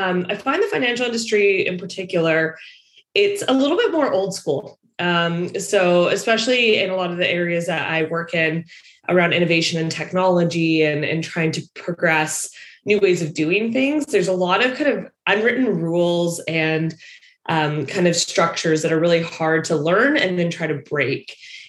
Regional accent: Western Canada, Canada; So I'm a Canadian, but born and raised in Western Canada

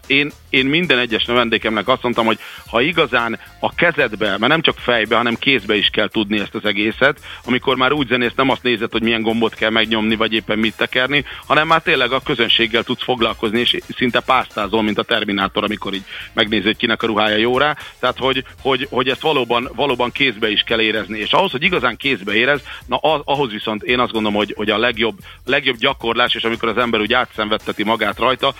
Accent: Veszprém, Veszprém County, Hungary; aztán én veszprémi vagyok

